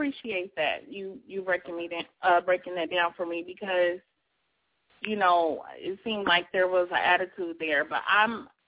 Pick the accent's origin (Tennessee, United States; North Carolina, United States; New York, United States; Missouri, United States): Missouri, United States; St. Louis; I'm from St. Louis.